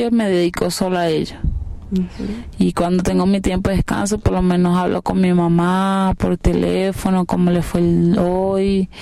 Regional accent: Valencia, Carabobo, Venezuela; now in Ecuador; Yo soy de Valencia. Valencia, vivo en Aguanagua.

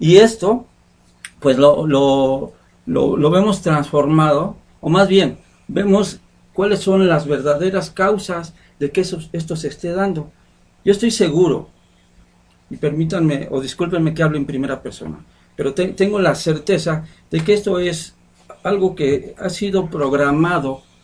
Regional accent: Mexico; solo nos trae prejuicio a nosotros como mexicanos

